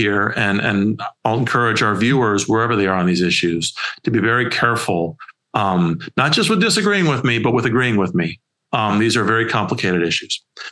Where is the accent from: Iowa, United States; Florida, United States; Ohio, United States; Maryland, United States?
Iowa, United States; The idea of California regulating those fine, you know, salt of the earth farmers in my home state of Iowa.